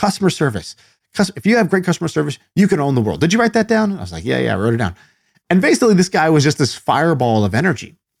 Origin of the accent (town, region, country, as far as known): Indonesia; born or raised there; also born or lived in China